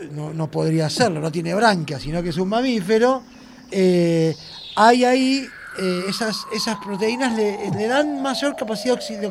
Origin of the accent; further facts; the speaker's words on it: Argentina; esa soberanía que tenemos como argentinos y argentinas sobre el territorio